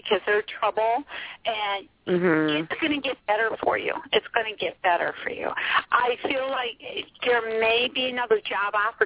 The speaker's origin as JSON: {"language": "English", "region": "Pennsylvania", "country": "United States", "tie": "born or raised there", "said": "Okay, hey, I grew up in Pennsylvania, too."}